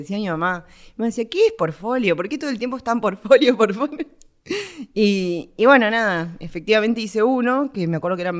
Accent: Salta, Argentina; now in Buenos Aires, Argentina; Yo soy de Salta y vine a vivir a Buenos Aires para hacer la facultad.

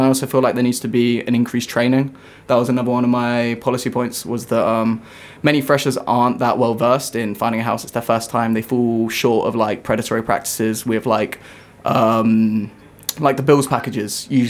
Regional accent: Spain; I'm an international student myself, although I may not look like it. I'm actually from Spain.

